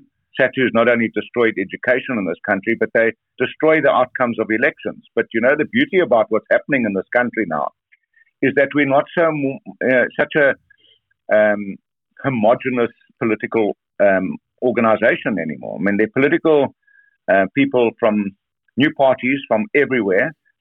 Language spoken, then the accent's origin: English; South Africa; I feel an extraordinary feeling of being a South African, you know.